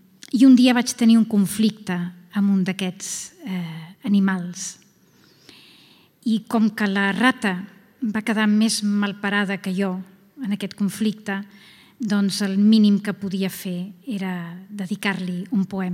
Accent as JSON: {"language": "Catalan", "town": "Sitges", "region": "Catalonia", "country": "Spain", "said": "d'on jo vinc, ve de Sitges, que és la ciutat, o diguem ciutat-poble, més aviat, més salvatge que conec"}